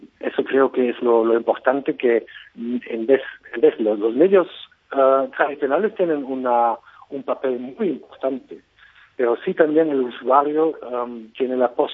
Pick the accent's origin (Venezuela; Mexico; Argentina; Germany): Germany; Spanish is a second language; now in Spain; yo soy alemán, por ejemplo, y me viene de maravilla, puedo añadir las noticias de última hora de Alemania